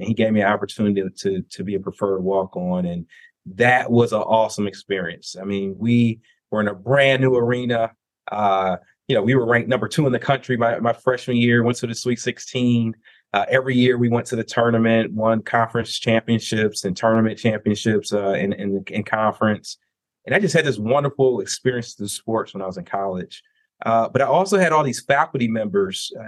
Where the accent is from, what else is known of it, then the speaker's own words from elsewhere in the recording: Detroit, Michigan, United States; And so I grew up in Detroit, Michigan, and I have wonderful parents